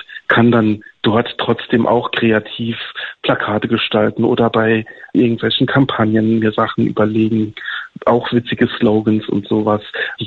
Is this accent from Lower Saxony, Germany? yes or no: no; Saarbrücken, Saarland, Germany; vom LSVD in Saarbrücken hier, wo ich herkomme